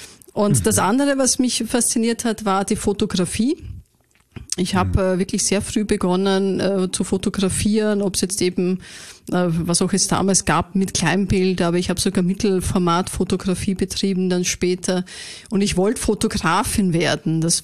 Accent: Vienna, Austria; Ich bin ein echtes Wiener Madel, wie du so schön sagst. Groß geworden in Wien.

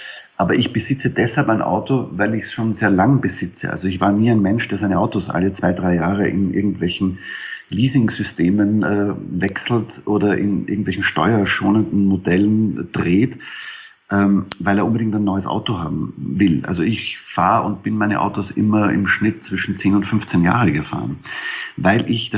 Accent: Austria; wie man bei uns in Österreich sagt

